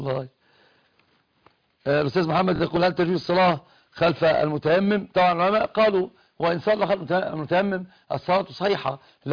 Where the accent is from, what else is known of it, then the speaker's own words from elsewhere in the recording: Egypt; هي المراه عندنا في مصر ما فيش تسهيل همزه، الشام بيسهلوا الهمزه.